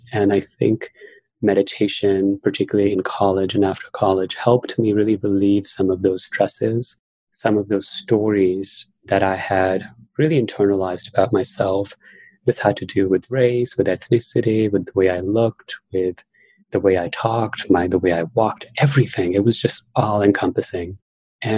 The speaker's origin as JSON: {"language": "English", "town": "New York City", "region": "New York", "country": "United States", "tie": "born or raised there", "said": "So I grew up in New York City and I come from a family of meditators."}